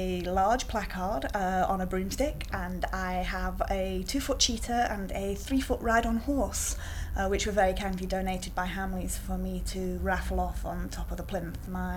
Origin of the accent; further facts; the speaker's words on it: North West England, United Kingdom; I am 29 years old and I am from Lancashire.